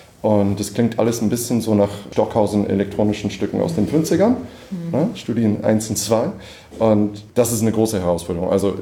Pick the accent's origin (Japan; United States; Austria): United States; now in Berlin, Germany; ich wohne in Berlin, ich komme aus den USA, bin Ende 30